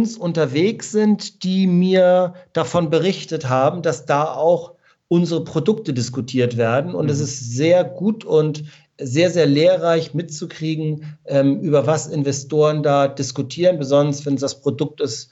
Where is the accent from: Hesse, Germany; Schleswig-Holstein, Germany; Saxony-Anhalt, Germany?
Schleswig-Holstein, Germany; Ich komme aus Schleswig-Holstein originär.